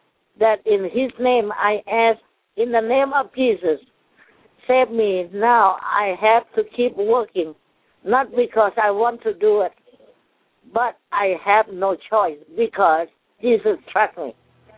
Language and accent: English; Thailand; English is a second language; moved away; I'm from Thailand, and I left Thailand in 1971